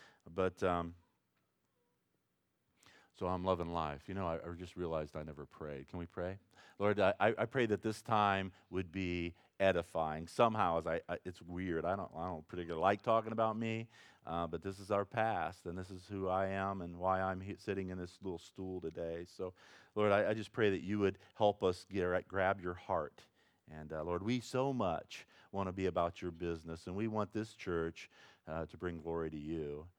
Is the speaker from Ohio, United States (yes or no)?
yes; Ohio, United States; So I thought that meant, I'm from Ohio, I thought that meant I'm going home.